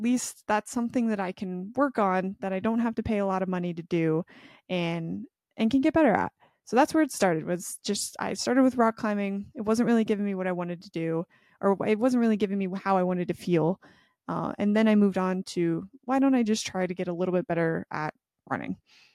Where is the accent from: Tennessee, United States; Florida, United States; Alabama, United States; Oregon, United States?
Oregon, United States; moved away as an adult; now in North Carolina, United States; I just knew that I was born and raised in Oregon, had lived there my whole